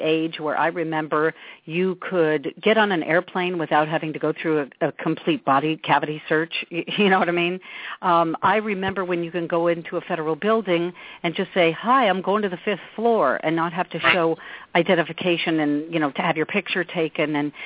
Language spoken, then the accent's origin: English; Albuquerque, New Mexico, United States; also born or lived in California; I'm from Albuquerque, New Mexico, originally. So I know Mexico, the border area.